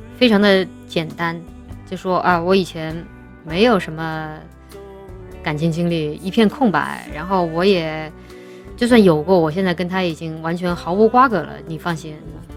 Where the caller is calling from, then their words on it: Guangdong, China; 我是广东人